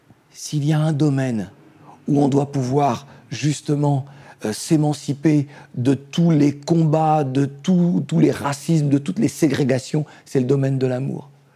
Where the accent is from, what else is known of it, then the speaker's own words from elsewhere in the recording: France; moi, je suis français, c'est ma nationalité, j'ai pas choisi, tout comme j'ai pas choisi d'être noir, j'ai pas choisi d'être un descendant d'esclaves